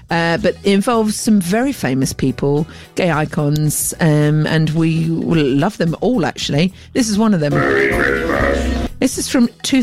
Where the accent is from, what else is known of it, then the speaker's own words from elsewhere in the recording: Scotland, United Kingdom; I'm Scottish. It's a neep and tatty.